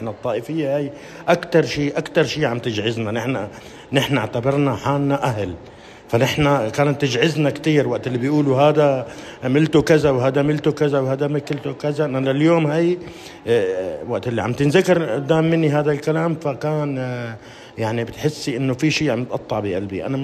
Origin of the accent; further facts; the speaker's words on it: Syria; نحنا بدنا نضل نصير أسرة واحدة، نحنا شعب سوري وكلياتنا متكاملين مع بعضنا البعض